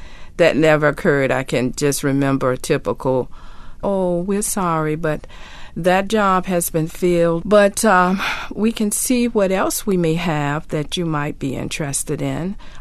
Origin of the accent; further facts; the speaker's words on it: the South, United States; now in New York, United States; I grew up in the South where my point is